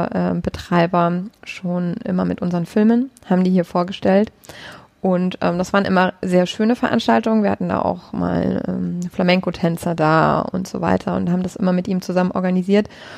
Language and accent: German; Munich, Bavaria, Germany; ich bin ja Münchnerin